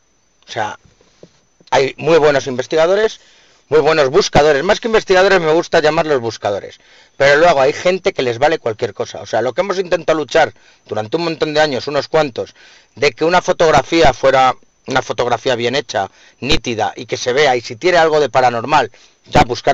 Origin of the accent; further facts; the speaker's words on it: Madrid, Community of Madrid, Spain; En este caso todos somos de Madrid, menos … es de Valdepeñas.